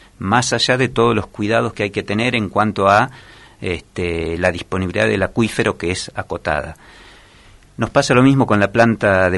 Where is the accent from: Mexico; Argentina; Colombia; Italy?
Argentina; General Madariaga, Buenos Aires Province; Yo soy nativo de Madariaga, así que viví toda mi vida en esta región.